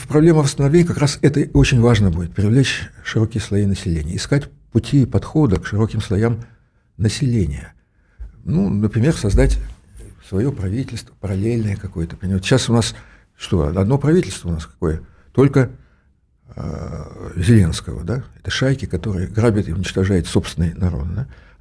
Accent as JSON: {"language": "Russian", "country": "Ukraine", "also_born_or_lived": "Poltava / Kharkiv / Dnipropetrovsk", "said": "Я сам с Украины. Я знаю, что такое украинцы. Я и в Полтаве долгое время жил, и Харьков, и Днепропетровск."}